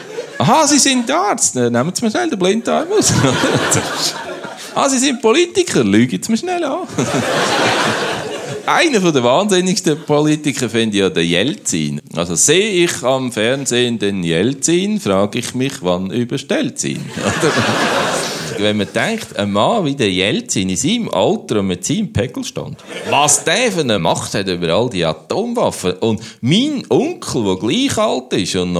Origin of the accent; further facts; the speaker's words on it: Switzerland; Bei uns in der Schweiz